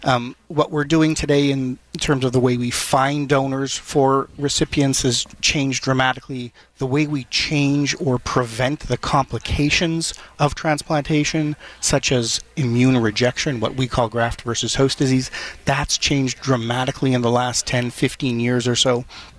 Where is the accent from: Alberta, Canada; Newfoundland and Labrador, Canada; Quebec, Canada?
Quebec, Canada; Montreal; I'm from Montreal, yeah.